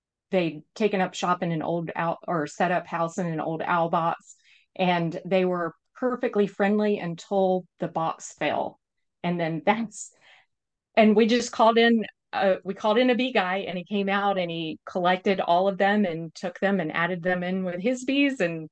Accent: Georgia, United States; also born or lived in Colorado; I mean, I grew up in South Georgia, lived in Colorado, and I go back there and it's like it's devoid of nature compared to here

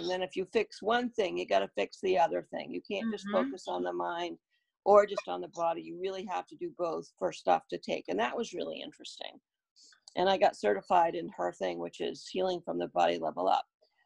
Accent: Dover-Foxcroft, Maine, United States; I grew up in Dover Foxcroft, which is how I know Emily. I went to school with her parents, and went to college in Massachusetts.

